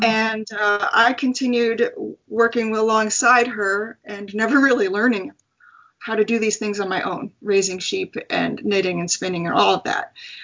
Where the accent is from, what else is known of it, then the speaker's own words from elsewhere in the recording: Long Island, New York, United States; I grew up primarily on Long Island and spent a lot of time in Manhattan with family